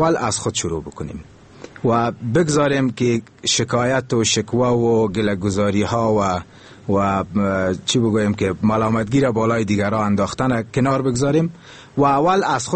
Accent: Afghanistan; ما اول یک افغان هستیم

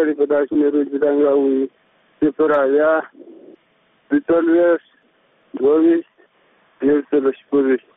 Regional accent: Kandahar, Afghanistan; د کندهار ولایت

